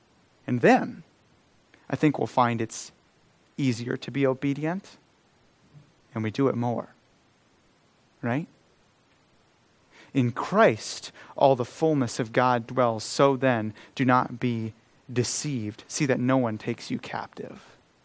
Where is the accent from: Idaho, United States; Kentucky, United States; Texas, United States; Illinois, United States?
Idaho, United States; And I come from Idaho, and we have a very high LDS population there, and they are the nicest people.